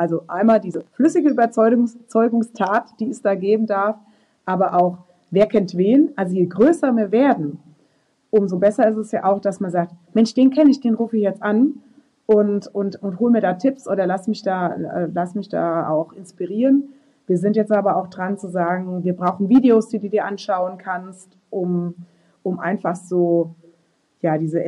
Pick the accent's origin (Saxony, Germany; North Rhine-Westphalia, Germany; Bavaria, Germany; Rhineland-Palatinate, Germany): Rhineland-Palatinate, Germany; ich stehe aber auch vor allen Dingen für Rheinhessen, also das ist meine Heimat